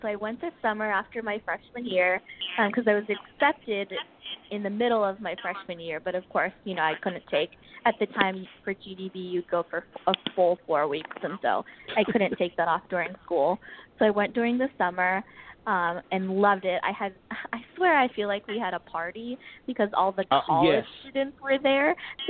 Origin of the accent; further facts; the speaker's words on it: California, United States; that's probably because I'm from California. So, of course, it's a California school, and I grew up in California.